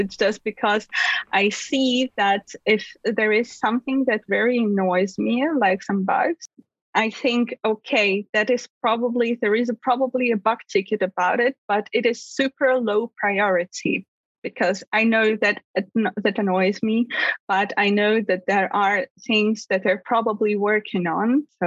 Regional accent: Moscow, Russia; moved away as an adult; now in Berlin, Germany; I came to Berlin from Moscow. I was raised there to study at the university.

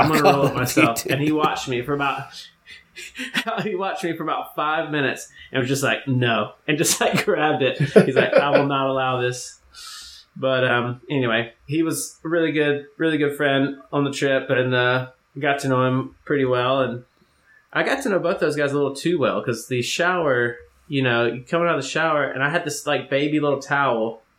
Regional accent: United States; I can't roll for shit because I'm American and we never had to roll.

